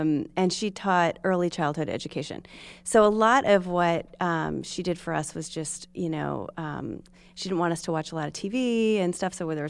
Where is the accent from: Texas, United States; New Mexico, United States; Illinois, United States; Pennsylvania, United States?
Illinois, United States; Peoria; I'm from Peoria, Illinois. Believe it or not.